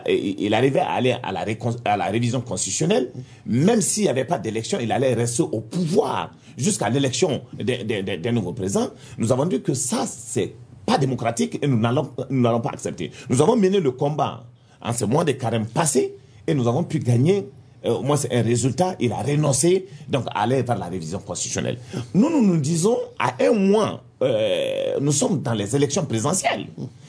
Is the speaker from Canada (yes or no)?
no; Mopti, Mali; comme au nord du Mali, comme au centre chez nous, à Banka, c'est Banyagara